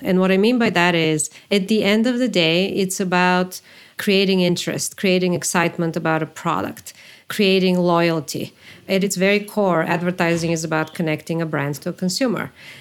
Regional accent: Bulgaria; moved away as an adult; now in United States; I'm from Bulgaria originally. My very first job was there in that market, in an advertising agency, then moved to New York

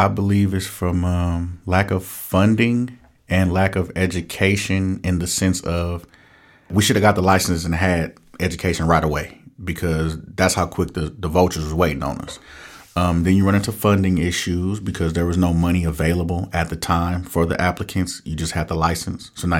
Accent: Oakland, California, United States; I'm from Oakland, born and raised. And for me to be able to sell cannabis legally in the city I grew up in and went to jail for selling it illegally is just a rite of passage

